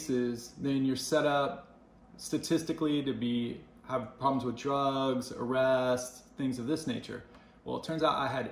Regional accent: Salt Lake City, Utah, United States; Salt Lake City, Utah.

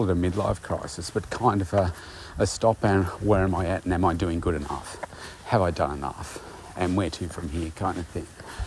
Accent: Bendigo, Victoria, Australia; go back to my hometown of Bendigo and spend out the rest of my years there.

